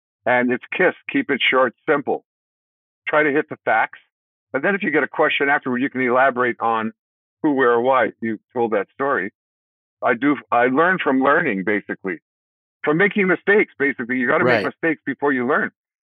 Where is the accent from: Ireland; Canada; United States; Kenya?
Canada; Saskatoon, Saskatchewan; Oh, by the way, we grew up in Saskatoon.